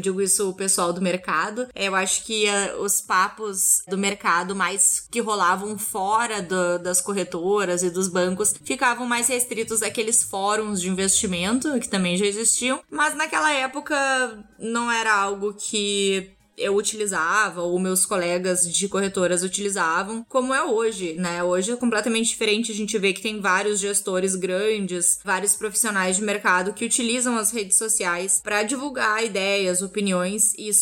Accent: Rio Grande do Sul, Brazil; Sou formada em administração de empresas, também sou formada em contabilidade na Federal do Rio Grande do Sul, de onde eu venho.

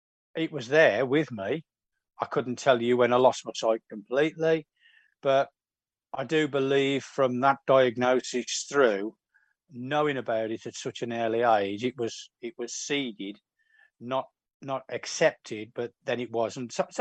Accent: West Bromwich, West Midlands, United Kingdom; someone noticed our accent. Where are you from? West Brom.

